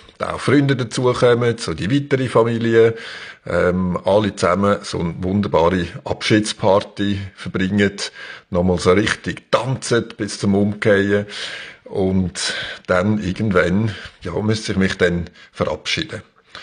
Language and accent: German; Aargau, Switzerland; Ich könnte mir vorstellen, zum Beispiel auch in meinem Heimatdorf, im Kanton Aargau, dort gibt es vom Friedhof so einen schönen Blick auf einen Hügel rauf.